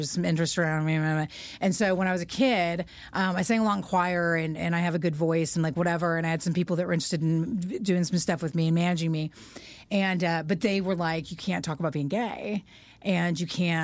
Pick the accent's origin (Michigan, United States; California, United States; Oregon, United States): Oregon, United States; Portland; Yeah, I was born and raised on Hawthorne. Before Portland was gentrified at all. So I was raised on Hawthorne